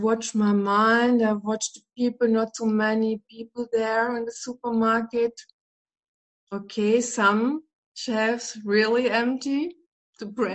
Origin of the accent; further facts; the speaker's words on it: Germany; English is a second language; It's not so easy for me. I'm from Germany